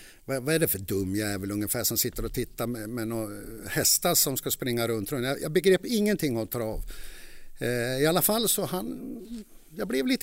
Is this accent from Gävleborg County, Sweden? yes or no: yes; Gävle, Gävleborg County, Sweden; Jag föddes på Brynäs, det var ett riktigt arbetarkvarter i Gävle som sagt var. Det var jag, min äldre bror Ove, Maj och Rola, mina föräldrar. Och de 10 första åren i Gävle så bodde vi i ett rum och kök.